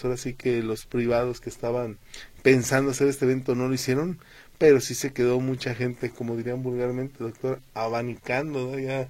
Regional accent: Guadalajara, Jalisco, Mexico; nosotros que somos de Guadalajara y tenemos la oportunidad de ir seguido a Chapala

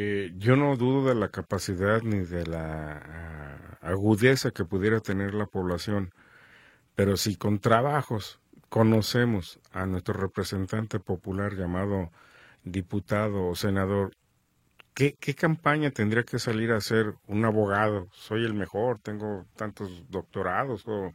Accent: Mexico; Quien le pagamos somos todos los mexicanos

